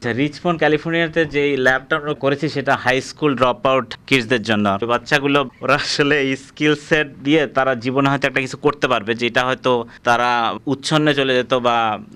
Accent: Bangladesh; moved away as an adult; আমরা আসলে যারাই বাংলাদেশ থেকে এসেছি

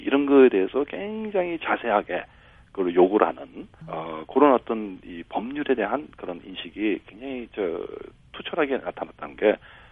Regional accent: South Korea; 저도 이제 결국 한국 사람으로서

